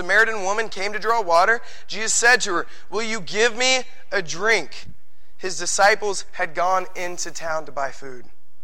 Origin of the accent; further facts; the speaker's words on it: Bloomington, United States; I'm from Bloomington, like Dustin said